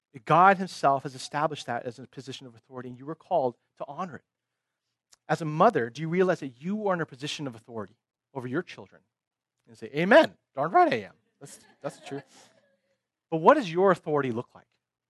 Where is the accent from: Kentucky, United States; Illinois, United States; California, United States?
California, United States; Bay Area; And so we grew up in the Bay Area